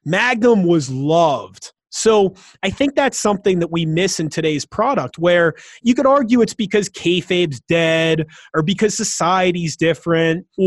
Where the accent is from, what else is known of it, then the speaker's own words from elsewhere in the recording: Pittsburgh, Pennsylvania, United States; I went to the WWF shows growing up in Pittsburgh.